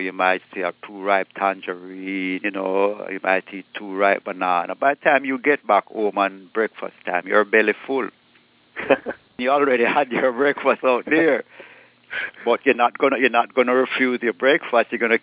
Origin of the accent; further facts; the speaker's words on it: Summerhill, Jamaica; I grew up in Jamaica, in the country.